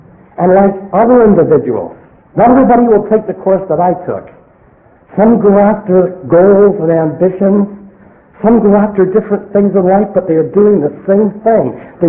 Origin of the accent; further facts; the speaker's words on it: Manchester, North West England, United Kingdom; born there; I was born in England, Manchester, in fact, not too far from where Norman Mellish is born, in fact, the same street, only maybe a quarter of a century later.